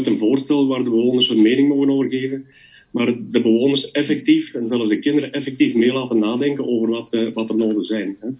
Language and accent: Dutch; Gompel, Antwerp, Belgium; maar ik ben ook afkomstig van Gompel.